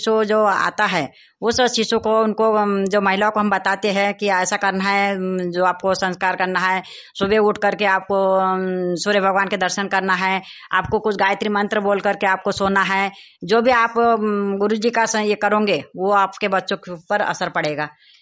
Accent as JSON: {"language": "Hindi", "town": "Athner", "region": "Madhya Pradesh", "country": "India", "said": "मैं ward number 2 से हूँ, आठनेर से।"}